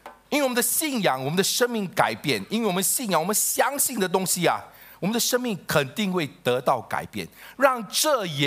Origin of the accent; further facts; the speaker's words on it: Chaozhou, Guangdong, China; 我是潮州人